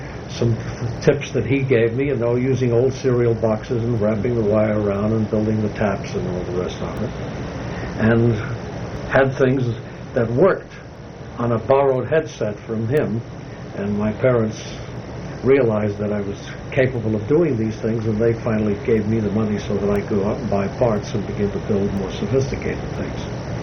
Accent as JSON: {"language": "English", "town": "New York City", "region": "New York", "country": "United States", "tie": "born or raised there", "said": "So I grew up first on Manhattan Island"}